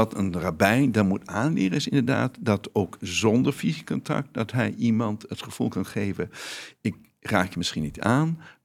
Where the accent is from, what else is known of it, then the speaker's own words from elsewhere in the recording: Veenendaal, Utrecht, Netherlands; Ik ben namelijk opgegroeid in Veenendaal. En in Veenendaal was ik, toen ik op een lagere school zat, het enige Joodse jongetje in Veenendaal.